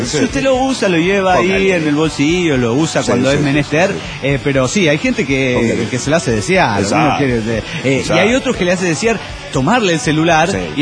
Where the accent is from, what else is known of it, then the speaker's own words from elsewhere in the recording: Orizaba, Veracruz, Mexico; de Orizaba, México.